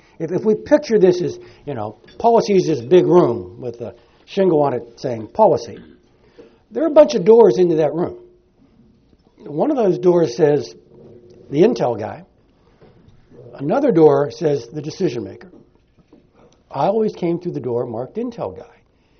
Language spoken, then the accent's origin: English; Pittsburgh, Pennsylvania, United States; If I'm going to write an article about bass fishing in the Monongahela River in my hometown in Pittsburgh, I still have to send it in.